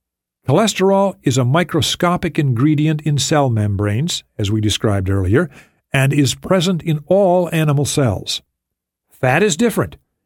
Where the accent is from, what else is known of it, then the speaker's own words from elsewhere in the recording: North Dakota, United States; I learned about animal fat as a child growing up in North Dakota.